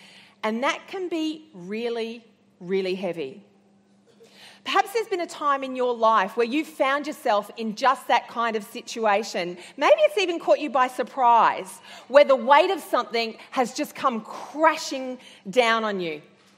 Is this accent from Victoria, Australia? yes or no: no; Sydney, New South Wales, Australia; Come from Sydney, and I'm a Queenslander at heart.